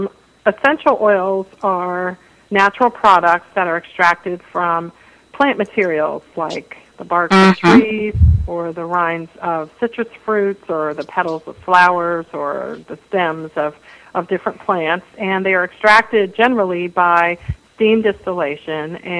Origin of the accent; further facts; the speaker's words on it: Washington, District of Columbia, United States; So I was practicing law in downtown Washington, D.C., which is my hometown